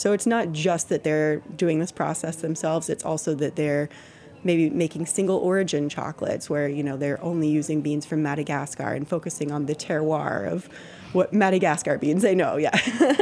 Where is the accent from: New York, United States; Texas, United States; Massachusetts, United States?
Texas, United States; I'm from Texas. I just moved here 2.5 years ago.